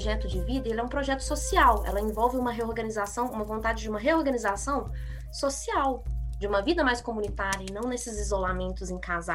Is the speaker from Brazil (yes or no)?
yes; Minas Gerais, Brazil; Eu que sou de Minas, eu falo que é um balaio de gato.